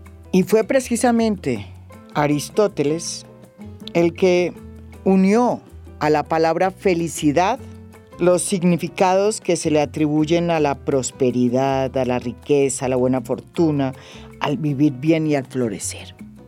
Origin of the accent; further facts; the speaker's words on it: Colombia; Colombia no es uno de los países más felices del mundo, como muchos colombianos creemos.